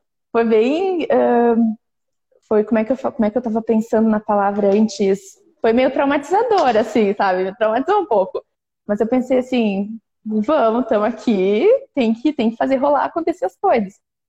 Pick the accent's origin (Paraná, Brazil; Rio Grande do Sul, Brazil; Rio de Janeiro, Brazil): Rio Grande do Sul, Brazil; Frederico Westphalen; eu sou de Frederico Westphalen, no noroeste do Rio Grande do Sul. Tenho 30 aninhos, com uma carinha de 20.